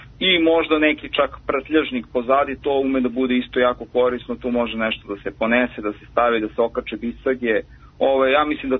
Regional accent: Borča, Belgrade, Serbia; Ja sam iz Borče

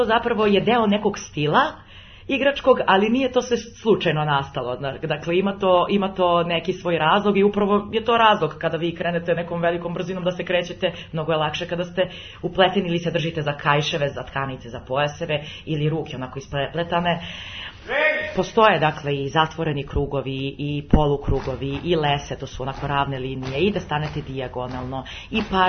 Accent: Serbia; Kod nas u Srbiji je to nekako mahom više bilo da su igrali zajedno.

